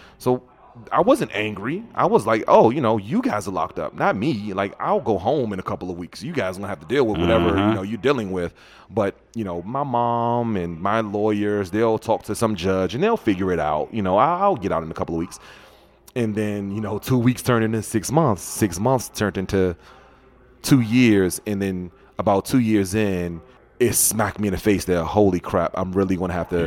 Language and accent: English; Washington, District of Columbia, United States; I grew up in the Washington, D.C. area when, you know, Washington, D.C. was the murder capital of the world, and none of the neighborhoods that I lived in were safe ones.